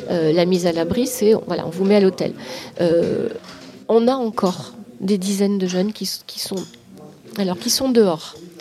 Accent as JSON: {"language": "French", "town": "Briançon", "region": "Provence-Alpes-Côte d'Azur", "country": "France", "tie": "born there", "said": "Briançon, c'est aussi ma ville natale, et que j'y ai quand même plein d'attaches aussi."}